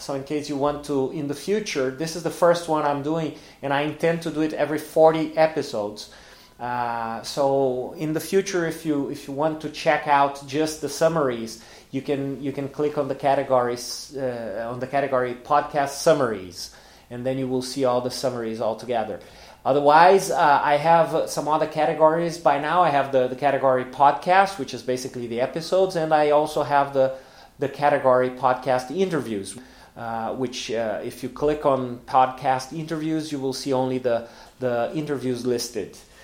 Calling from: Porto Alegre, Rio Grande do Sul, Brazil; English is a second language

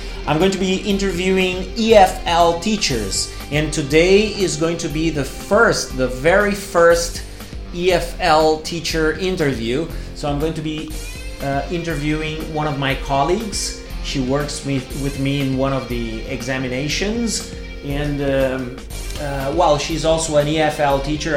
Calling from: Porto Alegre, Rio Grande do Sul, Brazil; English is a second language

